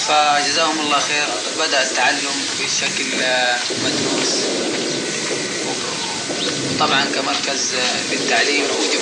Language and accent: Arabic; Medina, Medina Province, Saudi Arabia; هو أصلا من المدينة المنورة.